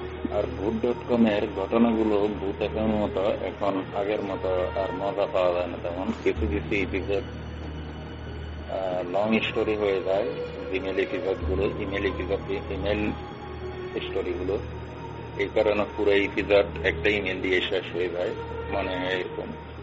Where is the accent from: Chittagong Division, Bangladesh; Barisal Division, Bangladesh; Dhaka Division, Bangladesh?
Chittagong Division, Bangladesh; Feni; আমি ছোট থেকে বড় হয়েছি ফেনী জেলার পুলিশ কোয়ার্টারে, ওখানে আমাদের বাসা ছিল